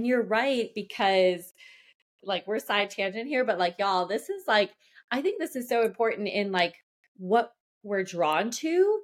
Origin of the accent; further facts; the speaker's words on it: De Pere, Wisconsin, United States; I'm from Depere, which people don't even know.